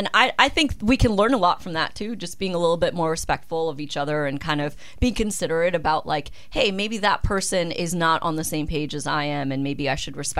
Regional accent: New York City, New York, United States; I relate it back to growing up in New York City. Man, we grow up with so many different cultures and languages and stuff.

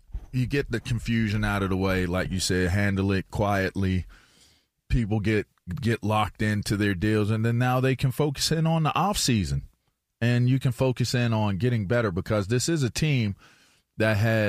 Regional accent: Pittsburgh, Pennsylvania, United States; See, me, I'm from Pittsburgh.

